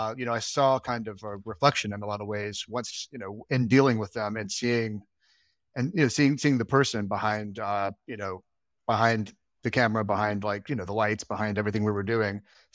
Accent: Alabama, United States; I'm from Alabama. I grew up in Alabama. I never really met anybody Muslim growing up.

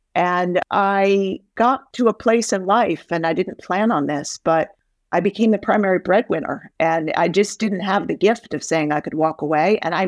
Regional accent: Rhode Island, United States; in particular in my home state of Rhode Island

